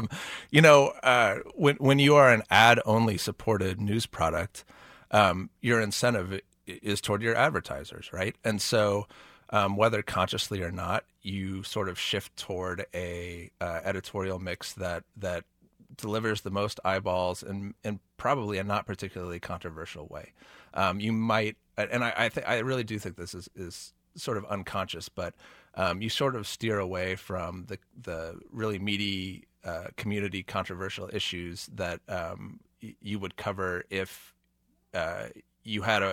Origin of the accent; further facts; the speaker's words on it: Prairie Village, Kansas, United States; I grew up in Prairie Village and attended schools in Shawnee Mission.